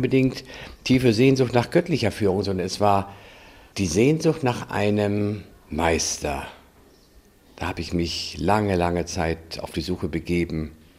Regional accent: Hamburg, Germany; in Hamburg, wo ich aufgewachsen bin und wo ich dann später auch beruflich tätig war

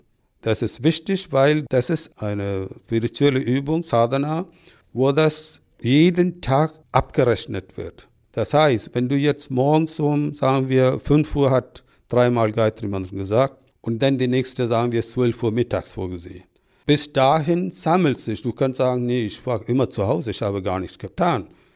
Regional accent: Kerala, India; German is a second language; Es ist rausgegangen aus Kerala, auf meine Heimat.

